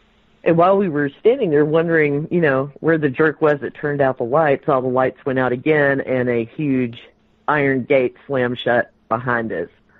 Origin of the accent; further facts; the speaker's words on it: Clarksville, Tennessee, United States; I grew up in Clarksville, Tennessee, which is close to Adams, which is where the Bell Witch haunting took place.